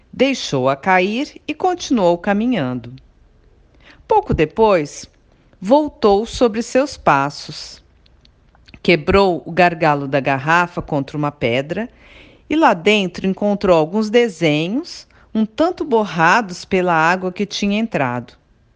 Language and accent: Portuguese; Santos, São Paulo, Brazil; eu sou de Santos, cidade do litoral de São Paulo, e lembrei de você.